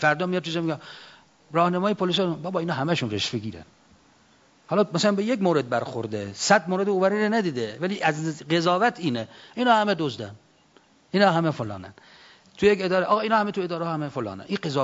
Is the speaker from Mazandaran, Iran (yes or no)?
no; Mashhad, Razavi Khorasan, Iran; مخصوصا تو شهر خودمون مشهد